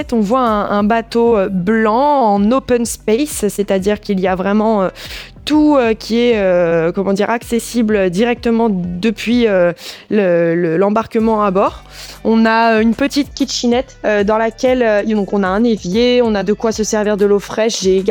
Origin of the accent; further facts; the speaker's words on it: French Antilles, France; vivant aux Antilles depuis très très très longtemps. Je suis née aux Antilles. J'ai toujours grandi sur des bateaux.